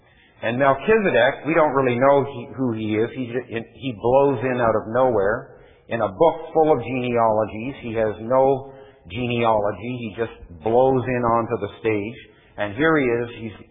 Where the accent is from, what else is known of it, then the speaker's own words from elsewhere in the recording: Canada; I grew up in Canada between the two superpowers of the world, the USSR, some of us are old enough to remember that, and the United States